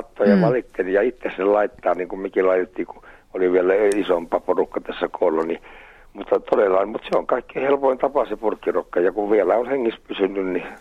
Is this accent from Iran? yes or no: no; Suojärvi, Republic of Karelia, Russia; minä olin lapsuudessani Suojärvellä silloin, kun vedettiin laskiaista